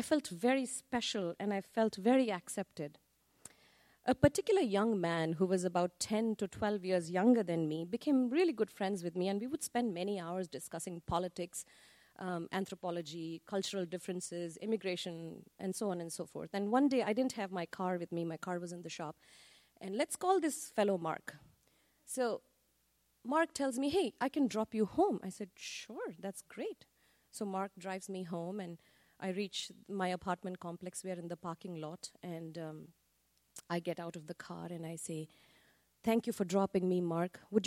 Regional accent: Delhi, India; When I was growing up in Delhi in the 70s, the general understanding amongst young girls were that boys who were younger than them were just younger brothers.

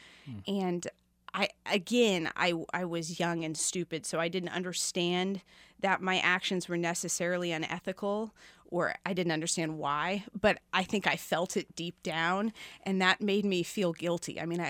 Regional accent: Kansas, United States; So I grew up in, you know, Midwestern suburbia on the Johnson County side.

